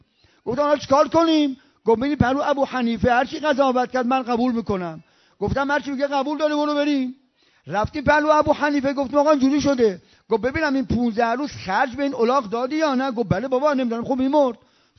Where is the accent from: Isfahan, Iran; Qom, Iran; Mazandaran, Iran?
Isfahan, Iran; Khomeini Shahr; مثلا مثال میزنم به شهر خودمون خمینی شهر